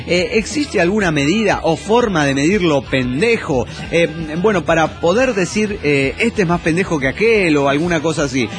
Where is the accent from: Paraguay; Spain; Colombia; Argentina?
Argentina; Santa Fe; de Santa Fe, Argentina.